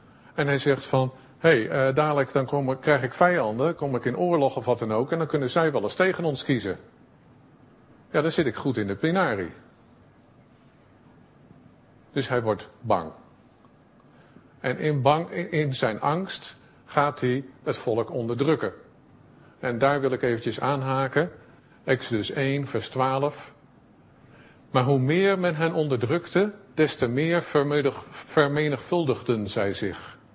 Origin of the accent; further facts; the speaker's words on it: Zoetermeer, South Holland, Netherlands; Ik kom uit Zoetermeer, de groeten uit, van de gemeente uit Zoetermeer, zeg maar.